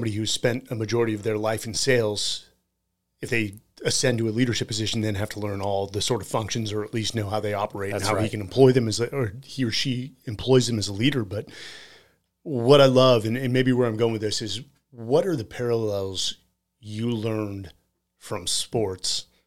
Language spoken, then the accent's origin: English; California, United States; I'm trying to be politically correct here and not crush my hometown, balls.